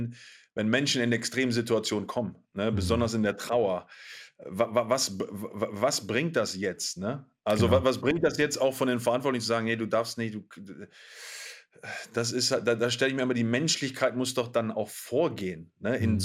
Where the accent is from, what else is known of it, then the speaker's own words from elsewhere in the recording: Pattensen, Lower Saxony, Germany; also born or lived in Hannover; Also Pattensen, ich bin in Hannover geboren, in Pattensen aufgewachsen, 10.000 Seelendorf ungefähr, halbe Stunde von Hannover entfernt.